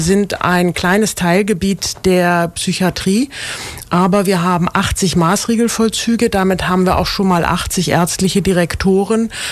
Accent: Rostock, Mecklenburg-Vorpommern, Germany; moved away as an adult; ich bin eigentlich in Mecklenburg geboren. Mhm. Und bin jetzt 51 Jahre alt und komme aus Rostock und habe dort auch studiert.

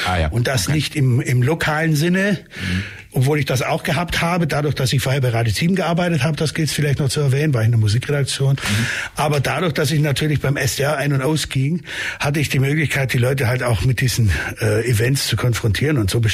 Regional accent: Laupheim, Baden-Württemberg, Germany; also born or lived in Ulm; war vorher in Laubheim, ich komme ja ursprünglich aus Laubheim, bin dann nach Ulm umgezogen

